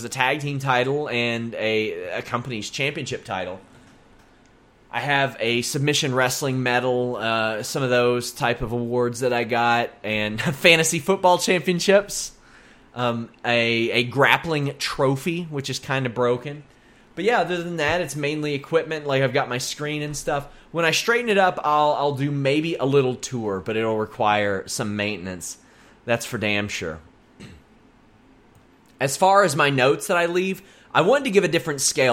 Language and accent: English; Maysville, Kentucky, United States; I have some artwork based on my hometown in Maysville.